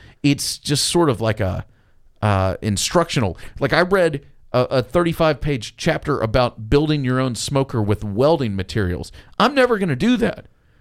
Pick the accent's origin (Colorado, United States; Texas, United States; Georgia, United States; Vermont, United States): Texas, United States; I, as a Texan and a Central Texan by birth and nature, I am averse to barbecue sauce in general